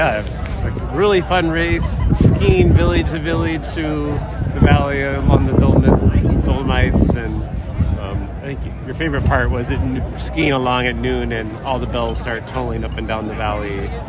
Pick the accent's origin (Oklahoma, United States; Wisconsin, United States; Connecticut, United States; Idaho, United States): Wisconsin, United States; Wauwatosa; We're from Wauwatosa.